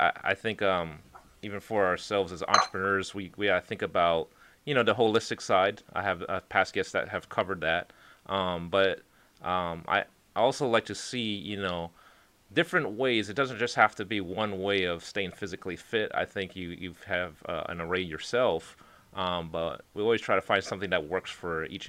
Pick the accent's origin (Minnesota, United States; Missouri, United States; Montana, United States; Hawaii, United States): Hawaii, United States; because I'm from the Big Island of Hawaii, so on the other side of the island, as I was growing up as a child